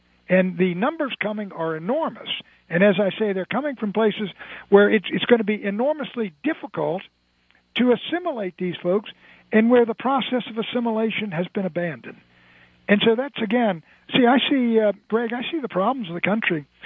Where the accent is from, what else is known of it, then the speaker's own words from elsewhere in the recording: United States; I mean, I'm an Irishman, I'm Scotch-Irish, I'm German, but I'm not at home in Germany. I'm an American.